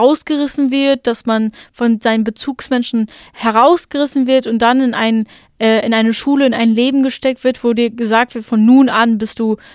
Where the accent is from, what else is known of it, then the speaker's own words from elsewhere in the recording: Germany; Also ich bin hier geboren, aufgewachsen, ich identifiziere mich als Deutsche, ich bin rechtlich eine Deutsche